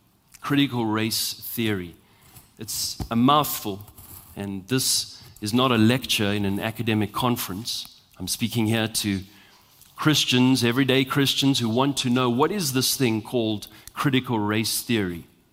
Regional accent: South Africa; also born or lived in United Kingdom; Because here I am, a white South African. I'm half British, half South African Afrikaner.

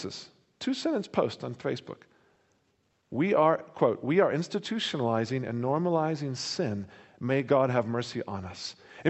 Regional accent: Bible Belt, United States; like where I grew up in the Bible Belt of America that had nice Christian sort of ethos.

